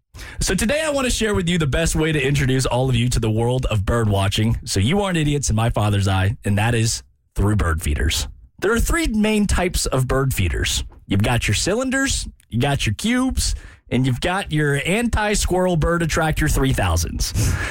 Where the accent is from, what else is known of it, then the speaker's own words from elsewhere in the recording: San Diego, California, United States; And I'm from San Diego, man. I'm bringing shorts and t-shirts.